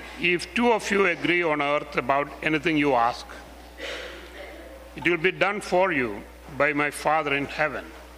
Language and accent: English; India; growing up in India as a Marthoma Christian